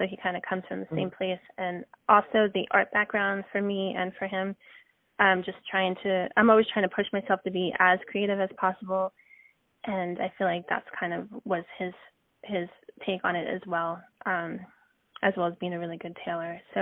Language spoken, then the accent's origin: English; Las Vegas, Nevada, United States; And so I was really excited to finally get to meet everybody because I'm from Las Vegas.